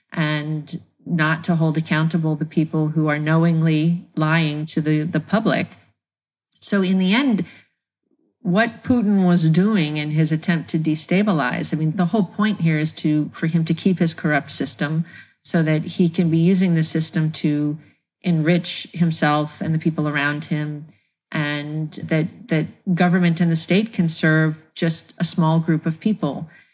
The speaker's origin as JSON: {"language": "English", "country": "United States", "said": "particularly it affects me since I'm an American"}